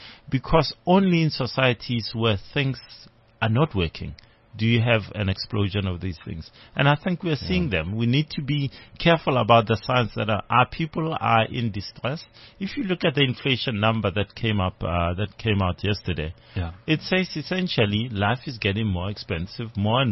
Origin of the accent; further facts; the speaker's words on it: Limpopo, South Africa; I'm from Limpopo originally.